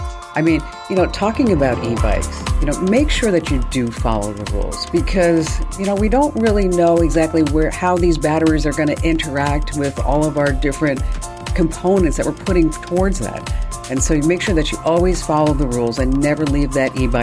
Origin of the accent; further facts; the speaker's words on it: New Jersey, United States; I realize because, I'm from New Jersey. I know it's totally different than New York.